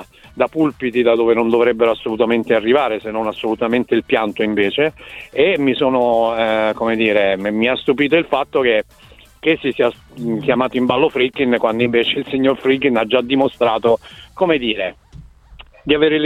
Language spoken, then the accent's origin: Italian; Calabria, Italy; i miei nonni, a patto che ve ne freghi qualcosa, erano di quei paterni, erano di Gioiosa Ionica, io sono calabrese.